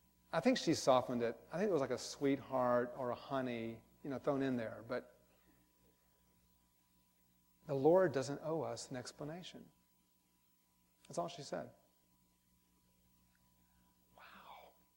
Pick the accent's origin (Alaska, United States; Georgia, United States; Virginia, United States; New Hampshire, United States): Georgia, United States; Now, I grew up in Georgia, I never heard of Kernsville